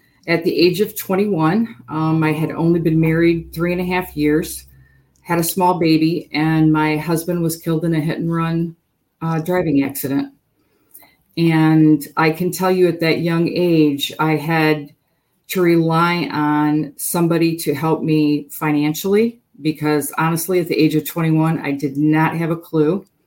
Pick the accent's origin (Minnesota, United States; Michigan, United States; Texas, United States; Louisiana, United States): Michigan, United States; moved away as an adult; No, I'm not. I actually was born and raised in Michigan.